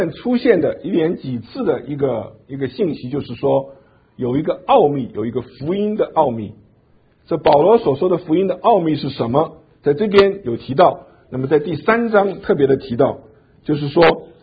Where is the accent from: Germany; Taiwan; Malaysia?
Taiwan; also born or lived in China; now in United States; 我生在大陆，长在台湾，在美国生活这么多年